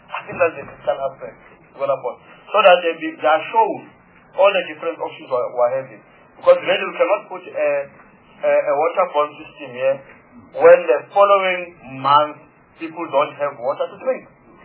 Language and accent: English; Free State, South Africa; I'm coming from the Free State.